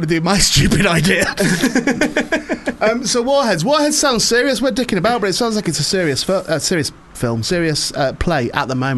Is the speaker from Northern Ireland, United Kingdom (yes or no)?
no; St Helens, North West England, United Kingdom; also born or lived in Warrington